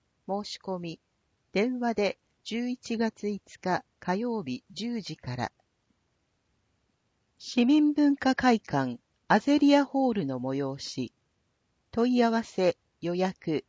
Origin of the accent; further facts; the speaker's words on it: United States; now in Japan; 私が生まれ育ったアメリカで、祭りに近いイベントというと、カーニバルがあります。